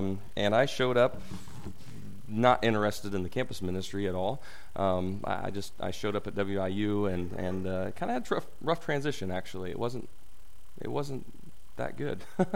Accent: Farmington, Illinois, United States; because I'm originally from Farmington, Illinois, kind of familiar with this territory.

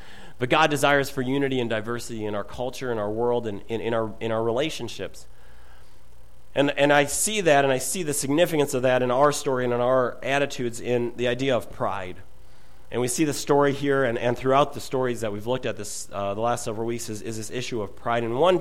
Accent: Midwest, United States; most of us, you know, growing up in the Midwest

